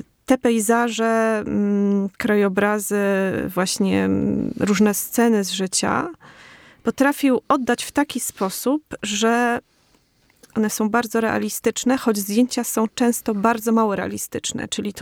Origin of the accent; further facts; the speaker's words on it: Podlaskie Voivodeship, Poland; Ja też pochodzę właśnie z Podlasia i czego ja doświadczyłam, jeśli chodzi o pejzaż, o krajobraz, jeszcze w dzieciństwie